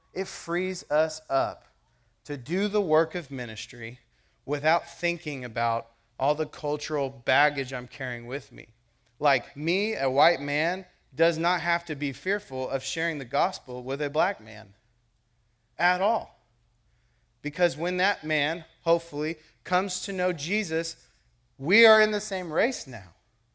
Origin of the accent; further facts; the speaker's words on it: United States; I was a Marine. I am a born American. I'm super proud that I'm an American.